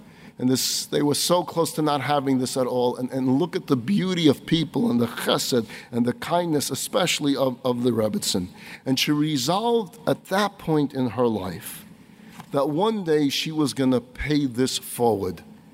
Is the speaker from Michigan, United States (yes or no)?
no; New York, United States; This is something we kids did growing up in Crown Heights.